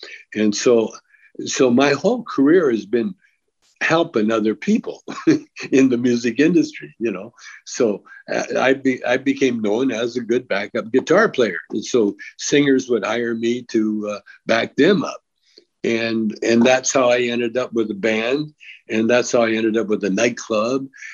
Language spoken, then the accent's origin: English; Calgary, Alberta, Canada; also born or lived in Edmonton; now in Vancouver, Canada; I was born in Edmonton and raised in Calgary.